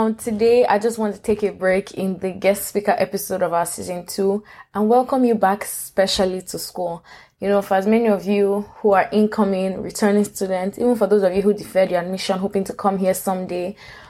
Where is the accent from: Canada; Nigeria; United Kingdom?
Nigeria; now in United States; my home country, Nigeria